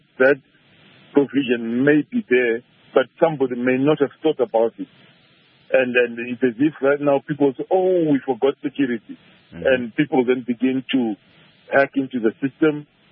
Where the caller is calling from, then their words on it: Harare, Zimbabwe; I'm calling from Harare.